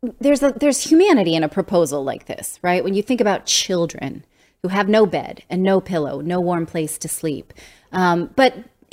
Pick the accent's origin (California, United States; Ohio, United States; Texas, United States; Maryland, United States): California, United States; Now, as a Californian, I find these images really hard to understand.